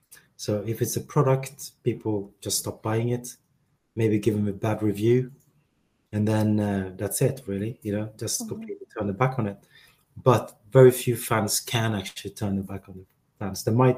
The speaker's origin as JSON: {"language": "English", "country": "Sweden", "tie": "born or raised there", "said": "Because I grew up in Sweden, we watched the Premier League"}